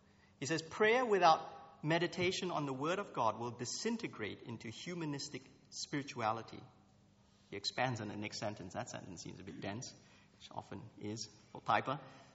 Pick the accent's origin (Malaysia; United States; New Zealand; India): Malaysia; I come from Malaysia, and I have many neighbors that are Muslims and Hindus and Buddhists